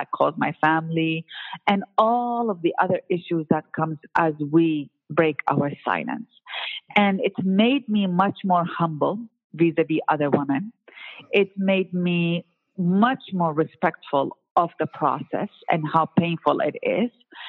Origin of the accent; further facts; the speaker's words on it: Iraq; just because I'm from Iraq and all of that, that I must have this life.